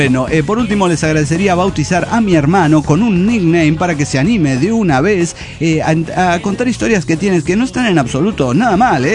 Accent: Cochabamba, Bolivia; de Cochabamba, Bolivia.

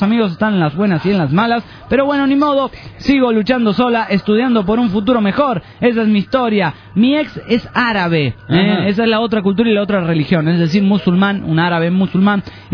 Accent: Formosa, Argentina; de Formosa.

